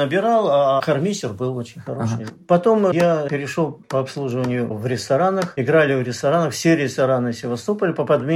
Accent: Siberia, Russia; Я, как говорится, сибиряк, Заполярье

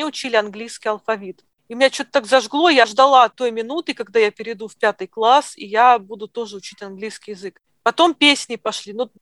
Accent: Moscow, Russia; now in United Kingdom; Я родилась в Москве.

